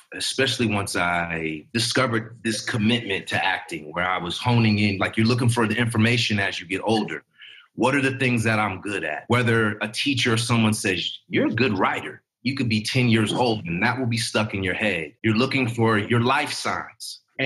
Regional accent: Hayward, California, United States; felt very unique to any of my friends growing up in Hayward, California, which is a city over from Oakland.

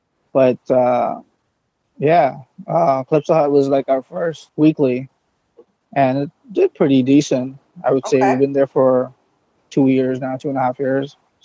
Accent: Mississauga, Ontario, Canada; Because he's from Rexdale, I'm from Saga, so let's find something in between.

